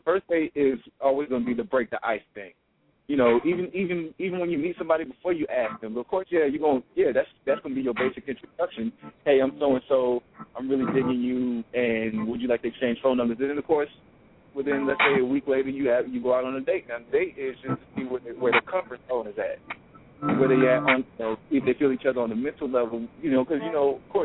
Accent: North Charleston, South Carolina, United States; I'm in my hometown, North Charleston, South Carolina, man.

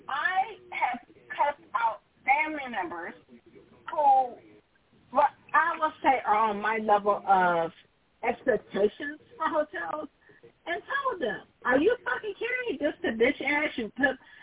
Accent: Alabama, United States; And remember, I'm from the South. So, first of all, let me put this out here. I am from rural Alabama.

